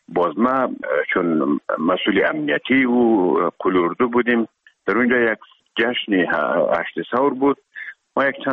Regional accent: Herat, Afghanistan; now in Kabul, Afghanistan; ما در کابل آمدیم، خوزمان از هرات که آمدیم به اکادمی نظامی

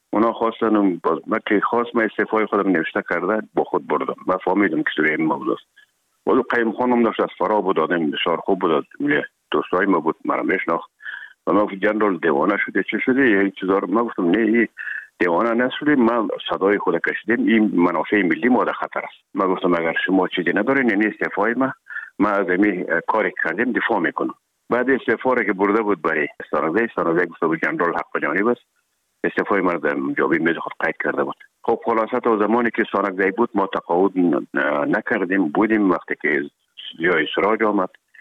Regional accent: Herat, Afghanistan; also born or lived in Kabul

